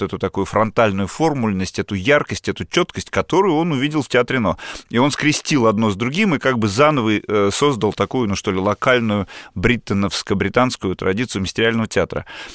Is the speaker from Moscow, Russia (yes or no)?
no; Saint Petersburg, Russia; В Питере, я же из Питера. Я же происхожу из другого города